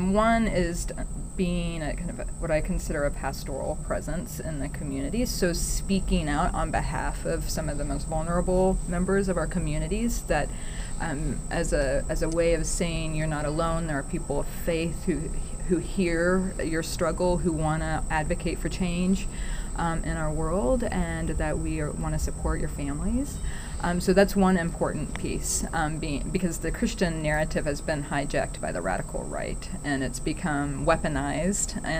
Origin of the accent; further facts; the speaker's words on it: United States; I have immense privilege as somebody who has been born and raised in the United States.